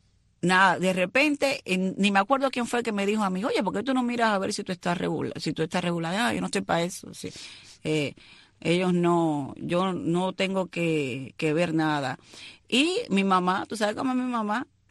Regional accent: Cuba; Yo soy ciudadana cubana española

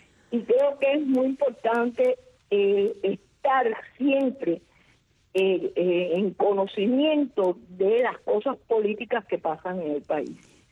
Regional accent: Havana, Cuba

